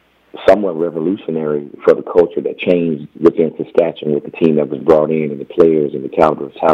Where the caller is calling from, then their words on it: Houston, Texas, United States; I'm in Houston, Texas.